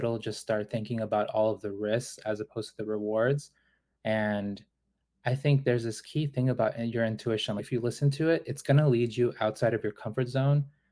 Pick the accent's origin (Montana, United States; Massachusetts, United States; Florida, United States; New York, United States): Massachusetts, United States; Boston; because I was growing up in Boston.